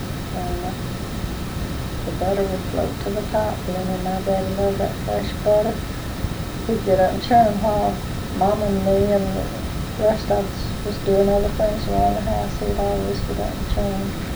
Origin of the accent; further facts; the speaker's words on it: Alabama, United States; also born or lived in Georgia; That's the one we moved into when we come from Alabama to Georgia.